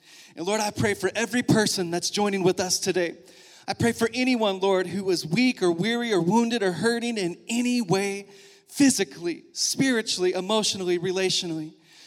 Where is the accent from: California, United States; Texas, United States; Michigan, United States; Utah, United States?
Texas, United States; now in Lawrence, United States; when I was a boy growing up in the Texas Panhandle